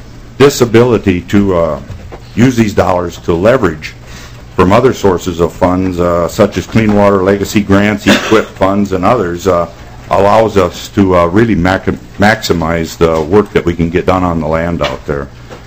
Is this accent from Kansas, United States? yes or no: no; Minnesota, United States; I'm a farmer from Chippewa County in western Minnesota